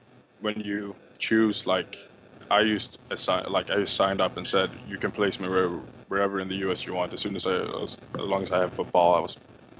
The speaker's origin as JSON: {"language": "English", "country": "Sweden", "said": "Yeah, it's a little. It's, of course, I'm from Sweden."}